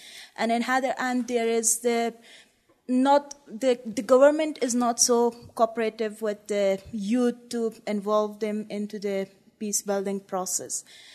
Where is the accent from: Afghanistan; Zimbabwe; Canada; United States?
Afghanistan; I'm from Afghanistan, a country which surviving decades of war